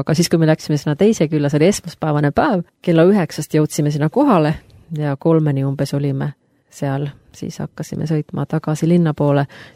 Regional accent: Finland; Mul meenus ka see, minu kodukandis Soomes on üks vald või üks kogudus, maakogudus

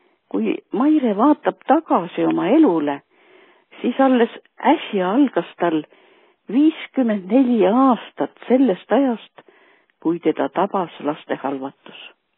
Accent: Tallinn, Harju County, Estonia; Tallinnast.

